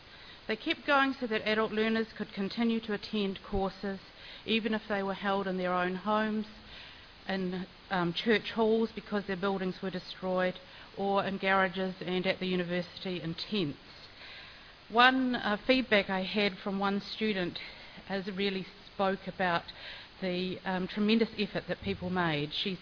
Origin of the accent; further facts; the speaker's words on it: Christchurch, Canterbury, New Zealand; So I'm from Christchurch, the largest city in the South Island of New Zealand, and it has a population of 359,000, making it the second largest city in New Zealand.